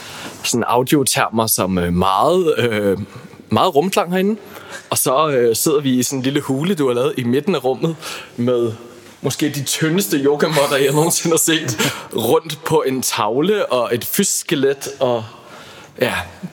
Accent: Hvidovre, Capital Region of Denmark, Denmark; Jeg kommer fra Hvidovre. God gammel.

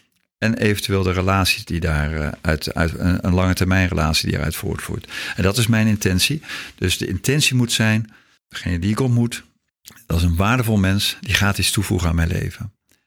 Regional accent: Soest, Utrecht, Netherlands; Ik kom uit Soest.

